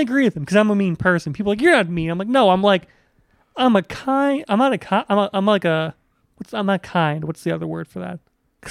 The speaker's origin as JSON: {"language": "English", "town": "Lakewood", "country": "United States", "said": "Like, look, I'm from Lakewood, and I'm Polish. My entire blood screams, it's okay if it snows."}